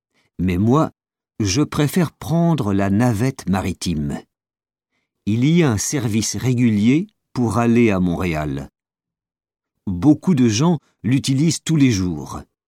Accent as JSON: {"language": "French", "country": "Mali", "tie": "born or raised there", "moved": "as an adult", "lives_now": "Canada", "said": "Je suis né au Mali et j'ai vécu 18 ans là-bas. Je suis venu étudier les mathématiques ici."}